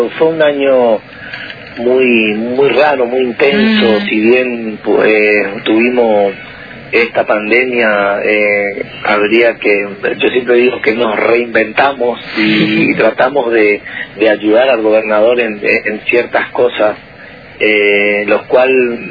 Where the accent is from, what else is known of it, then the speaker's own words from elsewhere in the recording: Puerto Rico, Misiones, Argentina; soy de Puerto Rico, profesor de Educación Física.